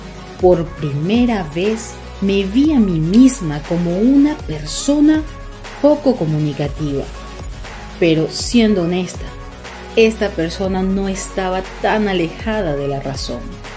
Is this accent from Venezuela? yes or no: yes; Venezuela; now in Canada; soy originaria de Venezuela. Crecí en el seno de una familia de inmigrantes italianos